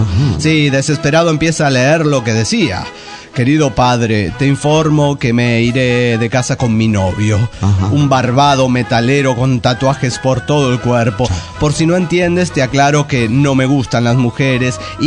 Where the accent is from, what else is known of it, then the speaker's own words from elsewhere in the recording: Huaraz, Ancash, Peru; de Huaraz, Perú.